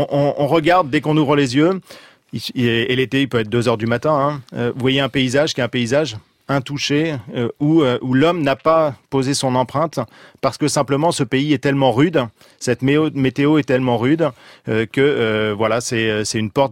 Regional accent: Normandy, France; Il y a un lien très fort avec nous, Français, et en particulier avec ma région d'origine, avec les Normands

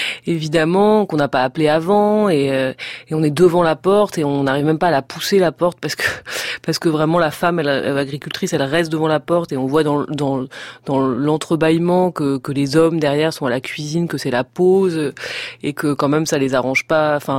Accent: Paris, Île-de-France, France; On arrive, on est des Parisiens, théâtreux, enfin, on est quelque chose dans leurs yeux

